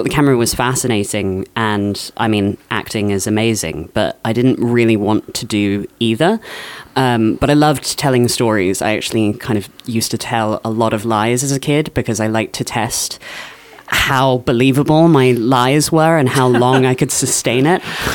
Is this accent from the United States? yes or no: no; Australia; born there; I was born in Australia. I grew up kind of all over the place